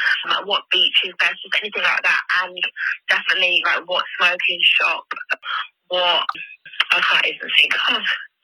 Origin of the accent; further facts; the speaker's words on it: London, United Kingdom; obviously I'm from London, so it's illegal to smoke here.